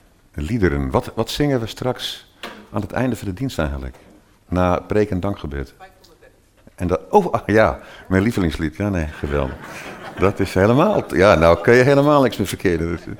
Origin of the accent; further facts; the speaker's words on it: Blaricum, North Holland, Netherlands; ik kom uit Blaricum. Het is altijd een risico als je dat zegt, dat je uit Blaricum komt. Zeggen mensen, dat is de duurste plek van heel Nederland. Is dat klopt? En daar woon ik.